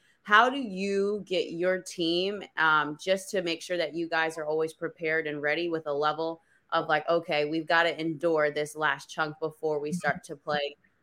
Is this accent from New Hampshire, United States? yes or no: no; New Jersey, United States; I'm from Jersey, so.